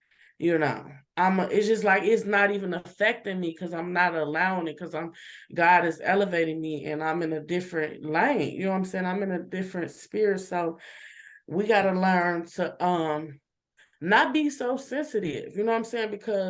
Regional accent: Chicago, Illinois, United States; And you know, I'm from Chicago, so I'm like, okay, everybody is.

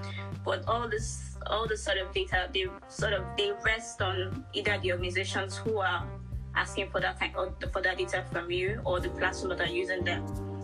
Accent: Nigeria; I'm from Nigeria and I'm currently doing a master's degree in information security.

